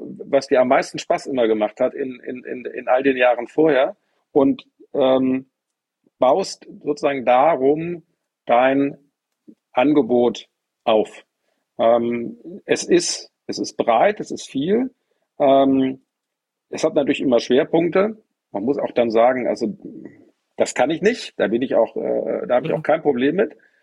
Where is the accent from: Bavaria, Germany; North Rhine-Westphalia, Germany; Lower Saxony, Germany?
North Rhine-Westphalia, Germany; Bonn; Ich bin in Bonn groß geworden. Ich habe 1989 Abitur gemacht.